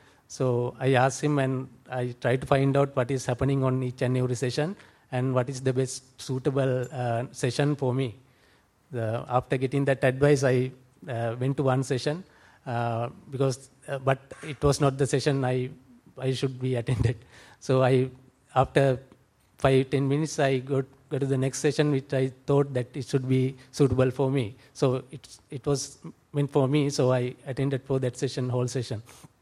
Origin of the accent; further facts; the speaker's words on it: Sri Lanka; English is a second language; first time fellow